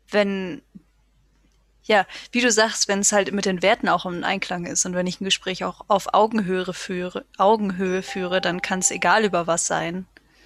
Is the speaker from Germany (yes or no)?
yes; North Rhine-Westphalia, Germany; Ich komme ja aus dem Sauerland und bin halt mit Schützenfest aufgewachsen.